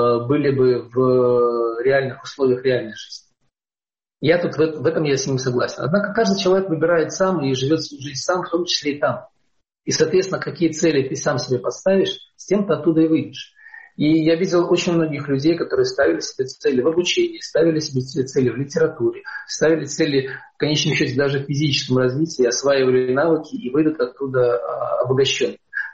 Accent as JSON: {"language": "Russian", "country": "Belarus", "said": "мы сами белорусы."}